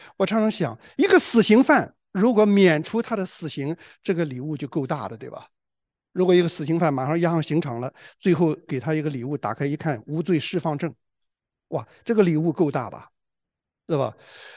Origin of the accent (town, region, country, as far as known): China